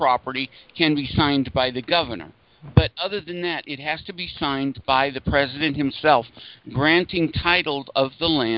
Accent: Utah, United States; from Iron County, Utah.

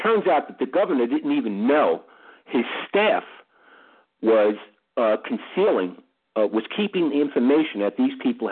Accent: New York, United States; I'm a New Yorker. I live in Brooklyn.

